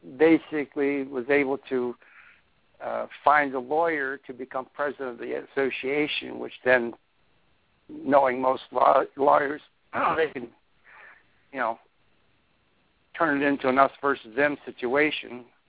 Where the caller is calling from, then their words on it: Ithaca, New York, United States; from Ithaca.